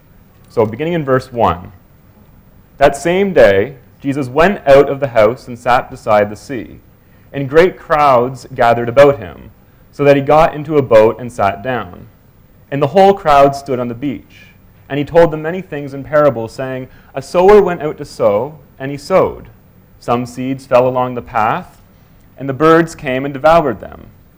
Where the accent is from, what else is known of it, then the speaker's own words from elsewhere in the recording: Fredericton, New Brunswick, Canada; also born or lived in St. John's; So I grew up there in Fredericton, went to an assembly my whole life, and I then did my master's even further out in St. John's.